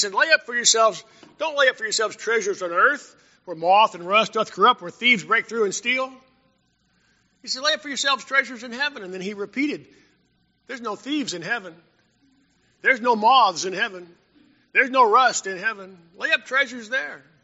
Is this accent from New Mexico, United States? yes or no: yes; Carlsbad, New Mexico, United States; I grew up in Carlsbad, New Mexico in the 1960s.